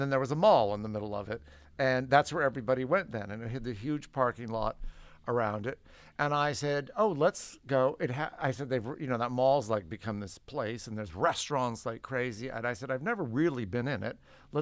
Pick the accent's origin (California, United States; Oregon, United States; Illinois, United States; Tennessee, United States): California, United States; Woodland Hills; So I was telling, you know, I grew up in Woodland Hills